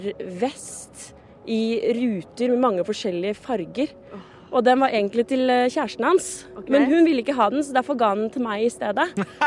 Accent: Oslo, Norway; jeg kommer fra Holmenkollen i Oslo.

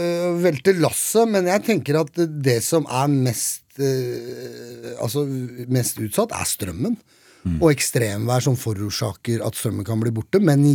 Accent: Oslo, Norway; Jeg har vokst opp i Oslo

